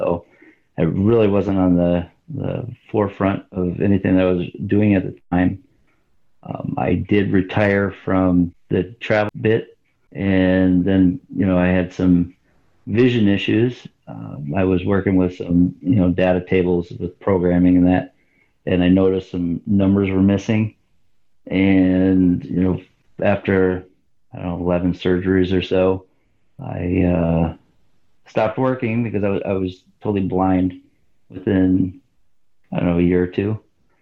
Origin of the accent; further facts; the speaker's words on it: United States; Well, first of all, I'm an American down to my bones.